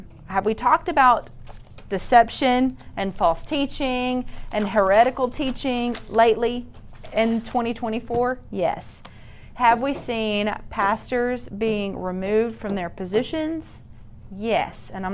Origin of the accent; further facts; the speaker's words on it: Bible Belt, United States; I lived like that for a long time because I grew up in the Bible Belt.